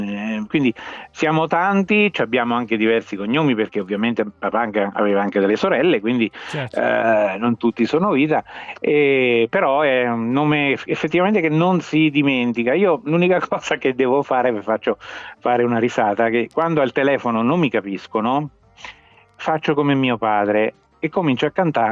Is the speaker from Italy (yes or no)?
yes; Umbria, Italy; il ramo di famiglia è venuto qui in Umbria, quindi io sono umbro da parecchie generazioni, però Piazza Magione a Palermo è l'origine vera.